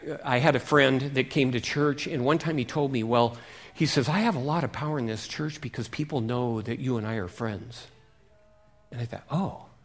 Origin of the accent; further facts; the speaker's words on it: Seattle, Washington, United States; Yes, I have my own latte machine. I'm from Seattle.